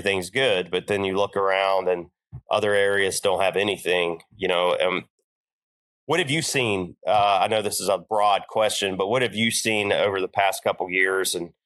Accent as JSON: {"language": "English", "country": "United States", "tie": "born or raised there", "said": "where I grew up here in the Chesapeake area"}